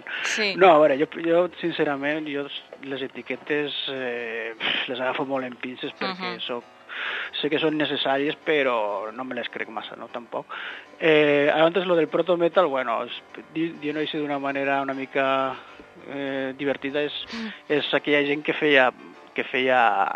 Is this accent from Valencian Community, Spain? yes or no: no; Catalonia, Spain; Bueno, clar, nosaltres som del sud de Tarragona, les Terres de l'Ebre.